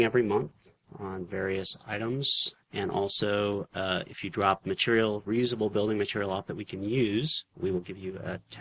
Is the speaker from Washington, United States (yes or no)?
yes; Tri-Cities, Washington, United States; Growing up in the Tri-Cities, it's pro-nuke, but...